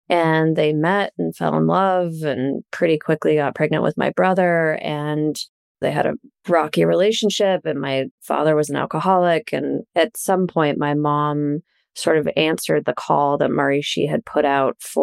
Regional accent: Iowa, United States; also born or lived in New York City, United States; And so we moved to Iowa in 1983 from New York City, just the three of us, my mom, my brother, and I. And I grew up there.

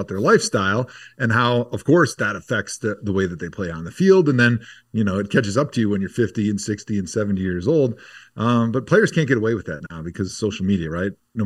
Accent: Wisconsin, United States; I was a big Packer fan growing up in Wisconsin.

